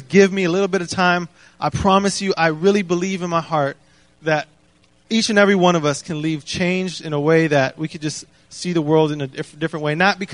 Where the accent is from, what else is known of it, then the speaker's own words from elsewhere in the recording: Minnesota, United States; born there; I was born in Minnesota, actually